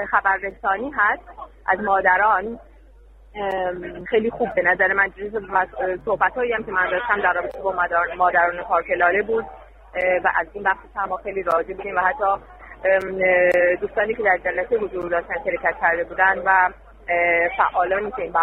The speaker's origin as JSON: {"language": "Persian", "country": "Iran", "said": "به عنوان یک ایرانی میتونه نقش بسزایی داشته باشه"}